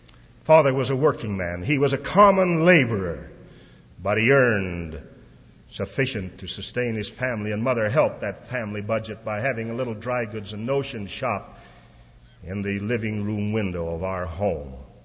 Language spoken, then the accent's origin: English; Oldham, North West England, United Kingdom; born there; I was born in Oldham. And that was in November the 4th, 1898.